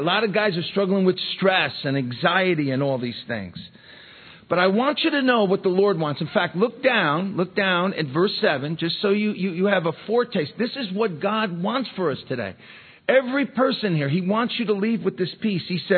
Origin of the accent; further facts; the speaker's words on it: Yonkers, New York, United States; But, I grew up in Mulford Gardens. If you're familiar with … that's where they're from. They're from that area. … because we were the only white family there.